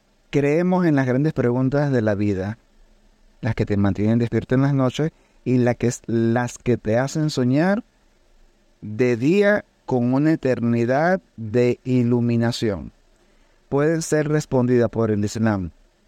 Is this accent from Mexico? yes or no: no; Venezuela; yo soy un venezolano, más criollo que la arepa de Reina Pepiada. Pero bien, los musulmanes provenimos de cualquier raza, cualquier nacionalidad, de todas las culturas del mundo.